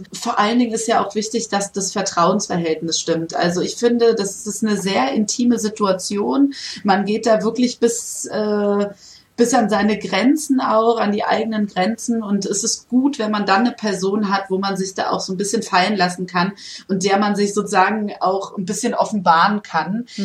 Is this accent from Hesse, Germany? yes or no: yes; Hesse, Germany; born there; weil ich habe früher in Darmstadt studiert und habe dann lange Zeit gewohnt. Ich bin ja auch eigentlich gebürtige Hessin.